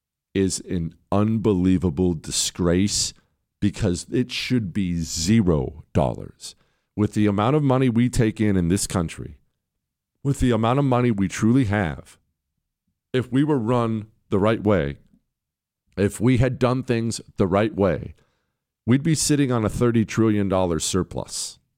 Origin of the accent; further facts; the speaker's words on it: United States; I realize we have a bunch of foreigners listening to, but I'm just speaking as an American.